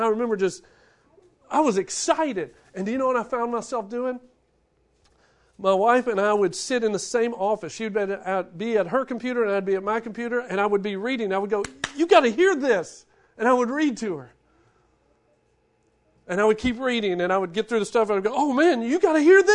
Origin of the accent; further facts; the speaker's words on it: Shreveport, Louisiana, United States; we had the door frame in our house growing up in Shreveport